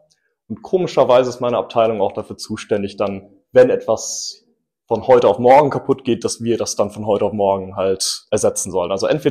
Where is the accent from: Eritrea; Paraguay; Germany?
Germany; Mettmann, North Rhine-Westphalia; born there; geboren bin ich in Mettmann in Deutschland, aber meine Familie kommt aus Großbritannien.